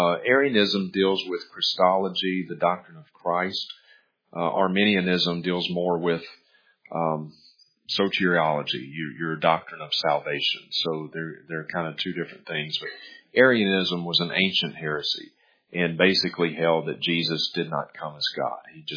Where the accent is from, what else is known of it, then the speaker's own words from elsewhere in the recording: Mississippi, United States; now in Montana, United States; Like when I was growing up in Mississippi, one of my best friends is a guy named Chad Stewart.